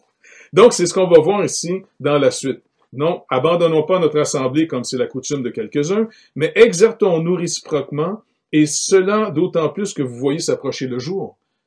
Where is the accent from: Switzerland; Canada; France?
Canada; Je suis Canadien, je suis né là-dedans. On m'a mis de l'eau sur la tête quand j'étais bébé. Et puis, j'ai été à messe quand j'étais petit.